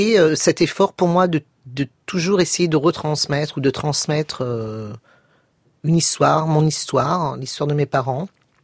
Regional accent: France; Donc, moi, j'ai grandi en France, quand même. J'ai fait ma scolarité ici.

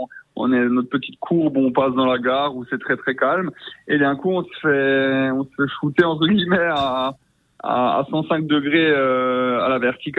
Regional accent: Grand Est, France; en tant qu'Alsacien, c'est une fierté

